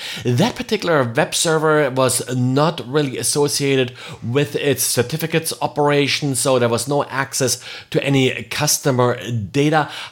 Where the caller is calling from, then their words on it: Jacksonville, Florida, United States; I am recording today from Jacksonville, Florida.